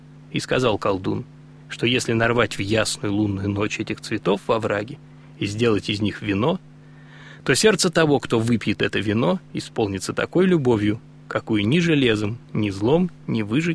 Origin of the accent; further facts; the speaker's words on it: Moscow, Russia; мне, как коренному москвичу, крайне обидно.